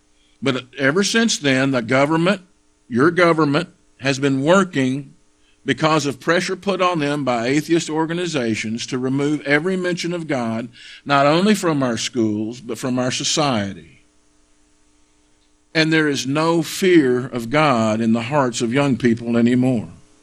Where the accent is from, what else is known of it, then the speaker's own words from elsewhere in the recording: United States; That's the way I grew up in America. That was the school system that I grew up in.